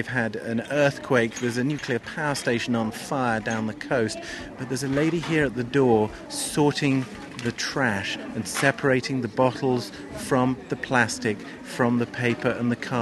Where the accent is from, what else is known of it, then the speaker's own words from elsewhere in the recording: United States; From America.